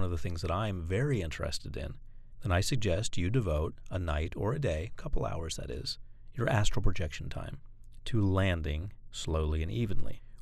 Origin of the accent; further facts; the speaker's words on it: Florida, United States; It reminded me of when I was a child growing up in Florida and my parents took me to Disney World